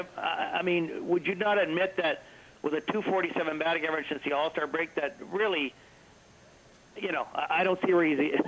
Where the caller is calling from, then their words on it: Boston, Massachusetts, United States; moved away as an adult; I'm the guy from Boston. I've been in Toronto for about a year now.